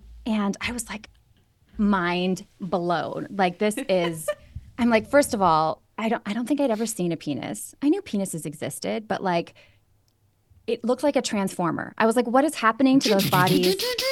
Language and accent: English; Minnesota, United States; I grew up in Minnesota in a really loving family.